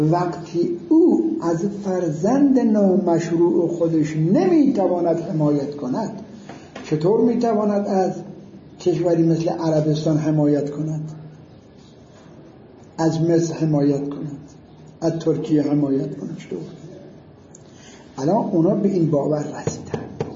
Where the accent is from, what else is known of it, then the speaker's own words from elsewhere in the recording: Iran; ما ایرانی هستیم